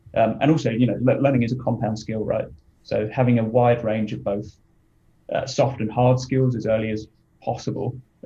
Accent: Portsmouth, South East England, United Kingdom; also born or lived in Barking / Grays / Canvey Island; So I grew up initially in Hampshire, Portsmouth. Mm. And then I moved to Barking. After Barking, I moved to Grays and then Canby Island.

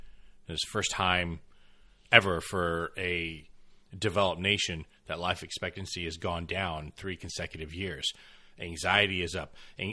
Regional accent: United States; But I'm an American. Americans don't wait.

